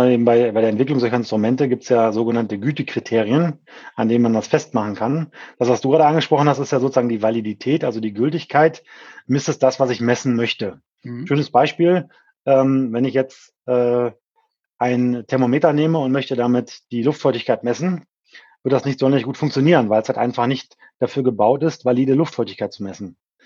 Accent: Krefeld, North Rhine-Westphalia, Germany; komme ich eben aus dem Umfeld der Hochschule Niederrhein, nämlich aus Krefeld, okay. Niederrhein. Mhm. Also klassischer Niederrheiner

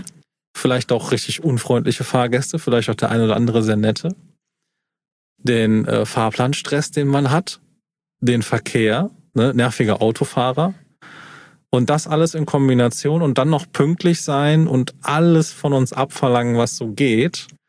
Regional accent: Eifel, Germany; ich wohne ja in NRW, ich bin aus der Eifel, ne?

